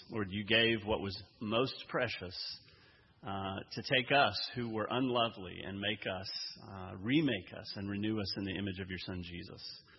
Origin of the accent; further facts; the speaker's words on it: Lexington, Kentucky, United States; I'm from Lexington, Kentucky. I've been a pastor there for about 20 years.